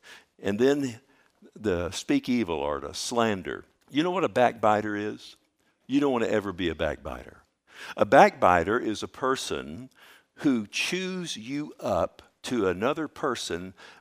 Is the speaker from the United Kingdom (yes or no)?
no; Texas, United States